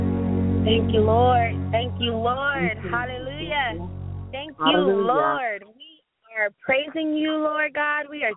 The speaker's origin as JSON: {"language": "English", "town": "Stockton", "region": "California", "country": "United States", "said": "I'm from Stockton, California."}